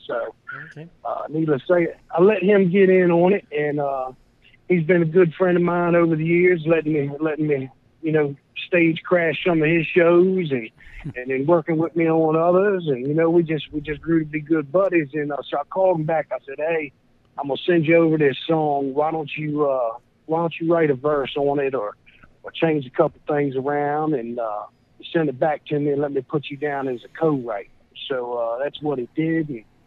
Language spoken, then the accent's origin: English; Maryland, United States; I'm from Southern Maryland originally, so I spent, you know, a good jag of my life up there